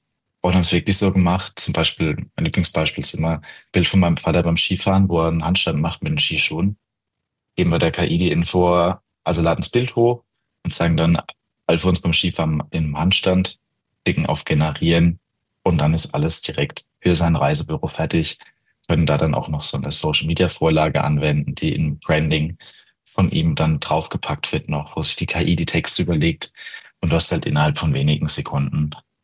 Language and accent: German; Rhineland-Palatinate, Germany; ich komme halt selbst aus der Pfalz. Wir haben einen recht starken Dialekt.